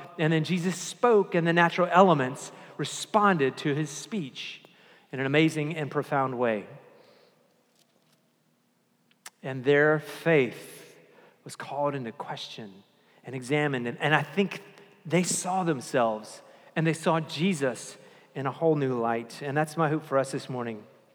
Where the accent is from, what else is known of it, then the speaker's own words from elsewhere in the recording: the South, United States; I'm from the South. I grew up in church.